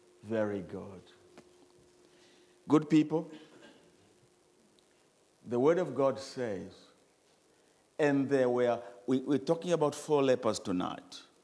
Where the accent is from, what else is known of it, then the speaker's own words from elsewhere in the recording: South Africa; We come from South Africa.